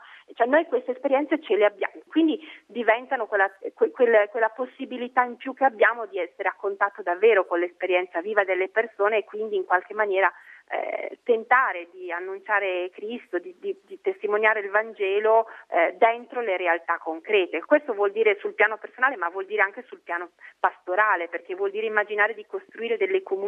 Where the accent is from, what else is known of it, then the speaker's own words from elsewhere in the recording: Aosta Valley, Italy; Sono valdostano, sono nata e sempre vissuta in Val d'Aosta, fino a quando 3 anni fa ho cominciato a fare un po' la pendolare con Roma